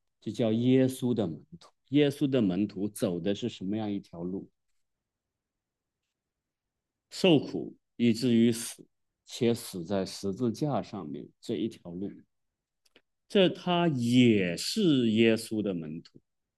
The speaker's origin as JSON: {"language": "Chinese", "country": "China", "said": "中国人讲究取名要不要重名，我们特别不喜欢重名，是不是？"}